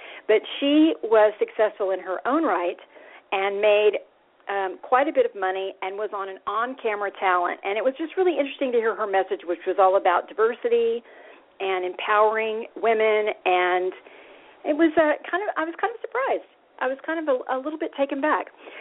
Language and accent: English; Austin, Texas, United States; we already have heat here in Texas, and of course, all of the people that were my hometown of Austin was completely flooded